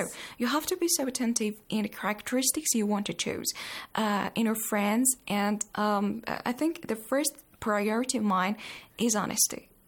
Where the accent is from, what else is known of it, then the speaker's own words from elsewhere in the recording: Iran; from Iran and I'm a medical student at the moment.